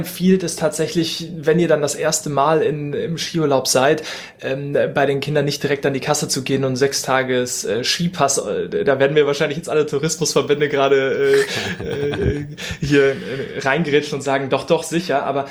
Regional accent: North Rhine-Westphalia, Germany; Ich komme auch aus Mitteldeutschland, wie ihr hört, also Sauerland.

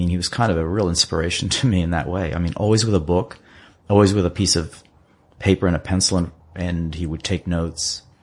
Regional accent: Malta; born there; I was born in Malta.

